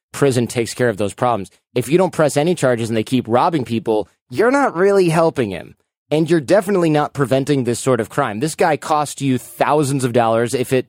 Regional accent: Detroit, Michigan, United States; I grew up in Detroit, or at the outside of Detroit

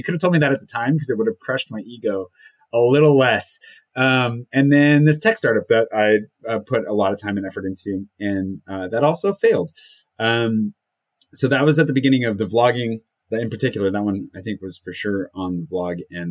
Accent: United States; And I was like, cool, I'm American. It's not that easy.

